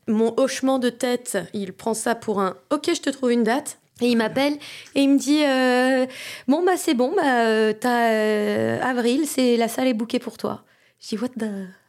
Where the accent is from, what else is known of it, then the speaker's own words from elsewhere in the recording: Grand Est, France; moi, je suis franco-allemande. Et quand j'étais petite, je vivais dans les Vosges, dans un tout petit village où il n'y avait pas de magasin de jouets, etc.